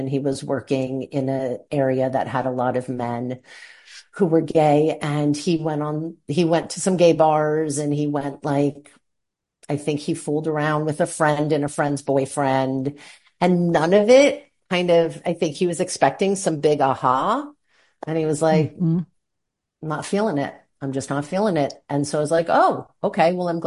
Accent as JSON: {"language": "English", "town": "New York City", "region": "New York", "country": "United States", "said": "We're from New York City, and he was working in DC for a while"}